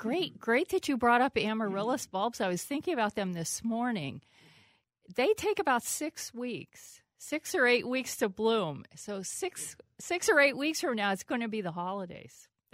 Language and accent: English; Pennsylvania, United States; Even though I grew up in Pennsylvania, I'm cheering for the Gophers.